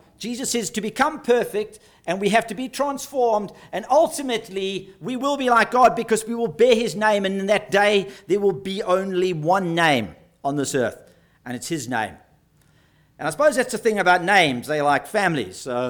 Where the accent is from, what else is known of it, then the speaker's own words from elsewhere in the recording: South Africa; When we do say we're from South Africa